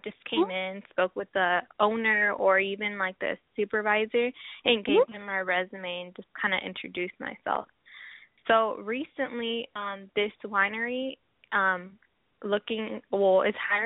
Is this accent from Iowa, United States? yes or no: no; Washington, United States; I'm from Washington State.